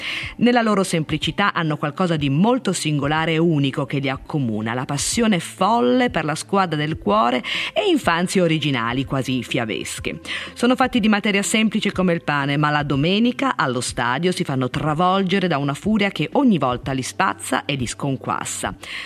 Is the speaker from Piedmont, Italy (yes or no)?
yes; Piedmont, Italy; Io poi sono piemontese